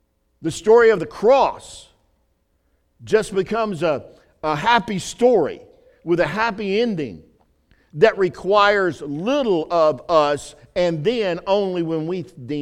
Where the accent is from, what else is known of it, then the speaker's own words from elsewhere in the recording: Alabama, United States; It's kind of like growing up in Alabama, that red clay. Y'all got, you know, we have that red clay around here.